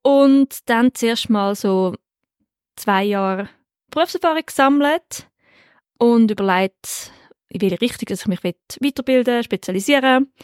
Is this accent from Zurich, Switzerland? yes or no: yes; Zurich, Switzerland; now in Lucerne, Switzerland; ich komme ursprünglich aus dem Zürcherland, ein kleines Dörfli dort, also von Bergspiel, und wohne jetzt momentan so unter der Woche zu Luzern und ein Teil noch genau dort.